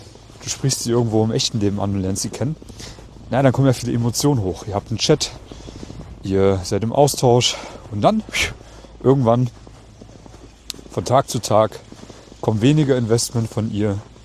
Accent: Germany; moved away as an adult; now in Vienna, Austria; Ich bin damals in Deutschland, in meiner Heimat, von meiner ersten großen Liebe verlassen und betrogen worden und habe mich dann eben aufgemacht in die große, weite Welt, hier nach Wien

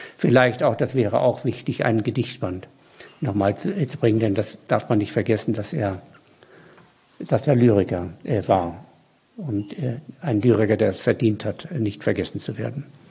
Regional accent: Mecklenburg-Vorpommern, Germany; ich bin ja Mecklenburger, also das ist eine vollkommen andere Ecke als er. Mecklenburg ist ja vor allen Dingen die Ebene

